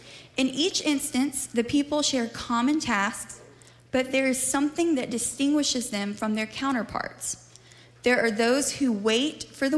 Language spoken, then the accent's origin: English; Mississippi, United States; I'm from Mississippi.